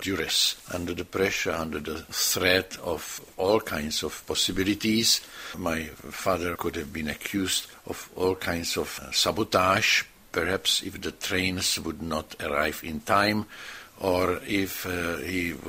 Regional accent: Prague, Czechia; born there; English is a second language; But yes, I was born in Prague

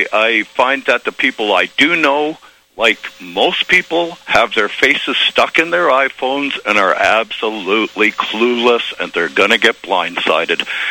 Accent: Canada; Being a Canadian, I'm pretty much of a pacifist, really.

